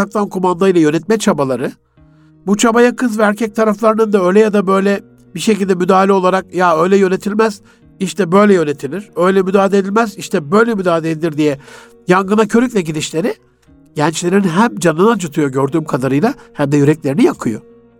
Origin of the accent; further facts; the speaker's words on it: Gaziantep, Turkey; accent: Antep; Antep ağzıyla ammanı bileyim mam derler bizim oralarda.